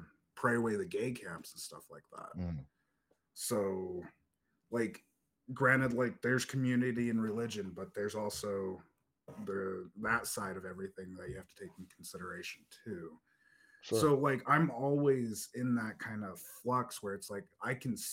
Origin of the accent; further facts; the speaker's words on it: Utah, United States; growing up in Utah personally, like, I had to find a way to talk with a lot of Republicans